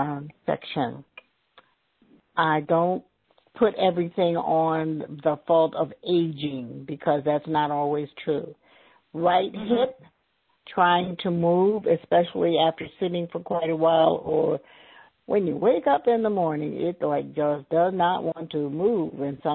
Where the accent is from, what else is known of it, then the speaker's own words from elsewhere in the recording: Philadelphia, Pennsylvania, United States; from Philadelphia